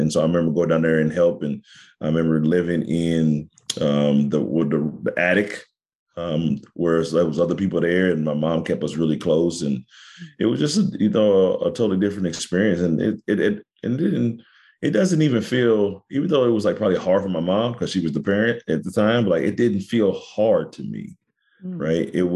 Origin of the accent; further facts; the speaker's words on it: Kansas City, Missouri, United States; also born or lived in St. Louis / East St. Louis; Man, well, I was born in St. Louis. I lived in East St. Louis, probably the first, you know, young adult portion of my life. Then we moved to Kansas City, Missouri, and stayed there.